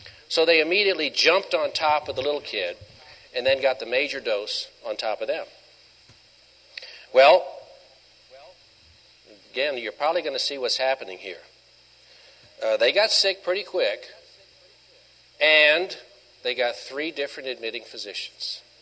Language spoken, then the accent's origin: English; Mississippi, United States; also born or lived in Louisiana; I'm from Mississippi, and I spent probably another 15 years in Louisiana, so I got a little of the South in my system.